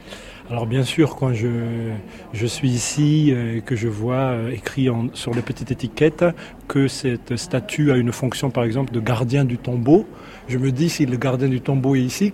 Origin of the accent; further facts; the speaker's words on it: Madagascar; Eh bien, moi, je suis un malgache et je suis partagé.